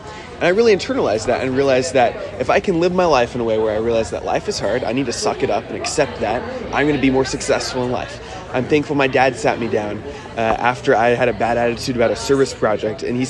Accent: Oregon, United States; I'm from Oregon, all the way over on the West Coast.

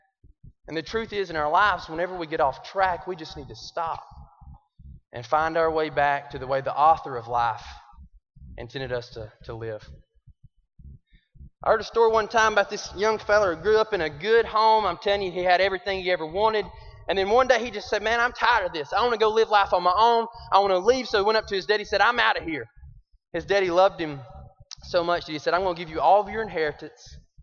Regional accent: Alabama, United States; I am from Alabama.

